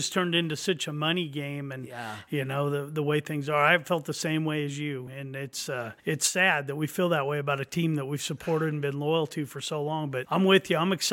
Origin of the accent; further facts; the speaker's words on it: Ukiah, California, United States; I grew up in Ukiah, graduated from Ukiah High, and I came over talking to the coach here.